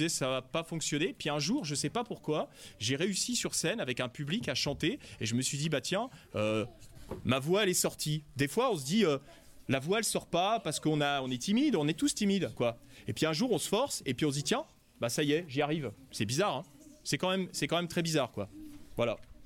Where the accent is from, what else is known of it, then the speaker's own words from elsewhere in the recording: Hauts-de-France, France; On vient tous les deux de très au nord de la France. Tu peux pas aller plus haut. On vient du nord Pas-de-Calais.